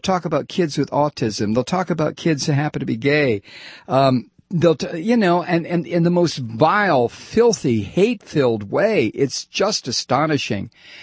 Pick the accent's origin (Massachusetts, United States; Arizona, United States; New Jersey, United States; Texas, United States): New Jersey, United States; Jersey City; I grew up in poverty in Jersey City, New Jersey.